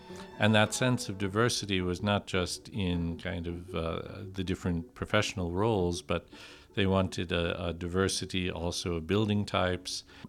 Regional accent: St. Louis, Missouri, United States; Yeah, I was born and raised in St. Louis, famous for jazz music … home, all the Mississippi River boats

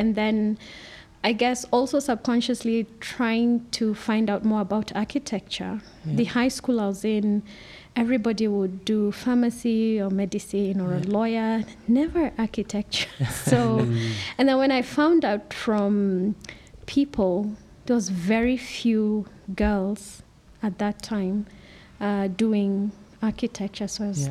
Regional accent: Nairobi, Kenya; Born and raised in Nairobi, yes.

